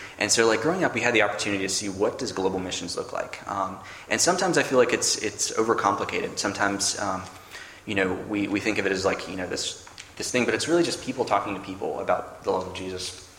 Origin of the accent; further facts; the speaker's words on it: Scotland, United Kingdom; born there; I was born in Scotland. That's where my name comes from.